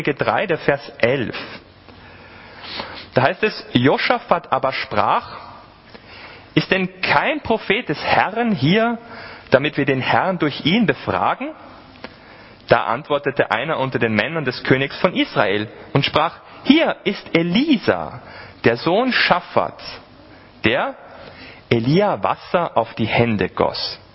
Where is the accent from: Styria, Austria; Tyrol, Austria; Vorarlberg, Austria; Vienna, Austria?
Vienna, Austria; born there; ich bin aus Österreich ursprünglich, aus Wien, in Wien geboren.